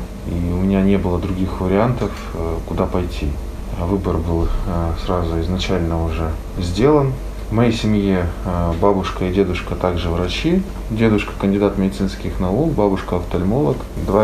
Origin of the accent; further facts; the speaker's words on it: Lodeynoye Pole, Leningrad Oblast, Russia; born there; now in Murmansk, Russia; Ну, я родился в Ленинградской области, в городе Ладейное поле. Это маленький городок.